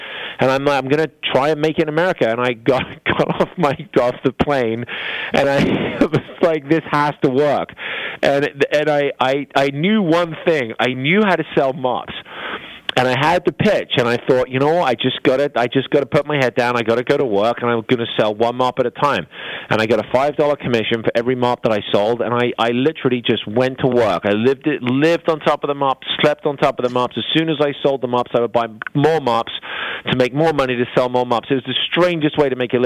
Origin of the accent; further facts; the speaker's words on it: England, United Kingdom; I come from England where it's rainy and dreary, and there was a culture of no